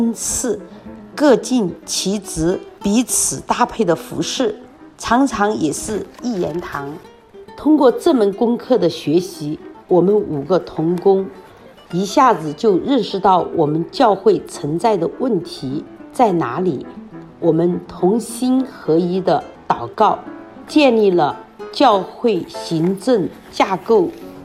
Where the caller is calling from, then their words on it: Sichuan, China; 我是来自四川的